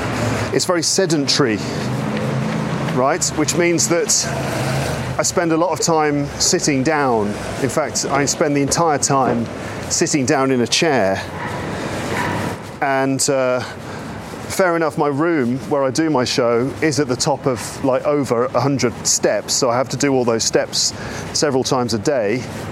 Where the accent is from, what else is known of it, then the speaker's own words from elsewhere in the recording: London, United Kingdom; compare it to London, which is basically my hometown, kind of.